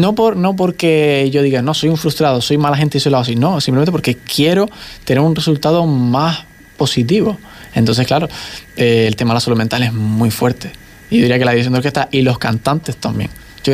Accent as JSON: {"language": "Spanish", "region": "Canary Islands", "country": "Spain", "said": "en el Concertgebouw, siendo canario, sí, lo ves en los vídeos"}